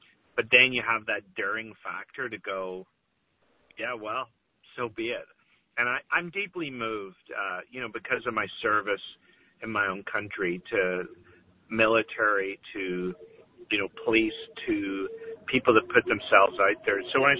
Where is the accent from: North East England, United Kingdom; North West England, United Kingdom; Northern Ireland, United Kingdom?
Northern Ireland, United Kingdom; Belfast; I grew up in Belfast, so my great-grandfather worked on the Titanic